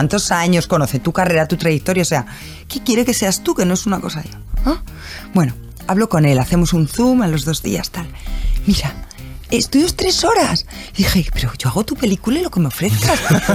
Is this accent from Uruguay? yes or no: no; Argentina; para eso yo también soy argentina y tal